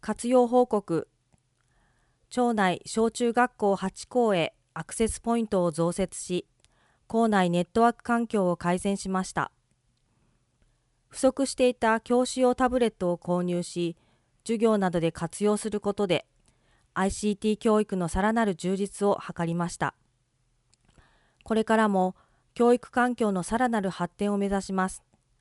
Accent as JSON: {"language": "Japanese", "region": "Connecticut", "country": "United States", "second_language": "Japanese", "lives_now": "Japan", "said": "私はアメリカの東海岸にあるコネチカット州出身です。私の家はニューヨーク市から1時間ほどのところです。"}